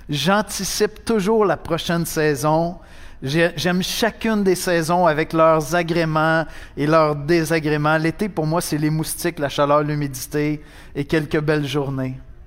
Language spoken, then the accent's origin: French; Montreal, Quebec, Canada; born there; Moi, je suis né au Québec, je suis né à Montréal, puis mes parents m'ont enseigné à aimer cette culture, même à aimer tout le territoire québécois.